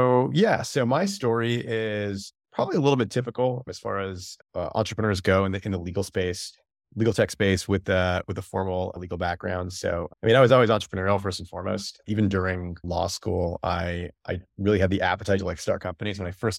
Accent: Toronto, Ontario, Canada; went to school in Canada, where I grew up in the Toronto area.

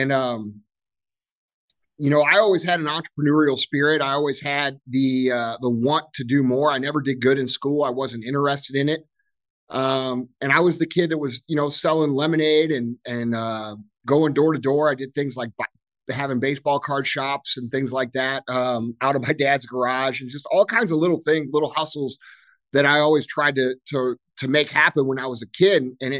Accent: Missouri, United States; I grew up here right outside St. Louis, Missouri. My business is located here. I grew up on a little gravel road called Mooney Lane.

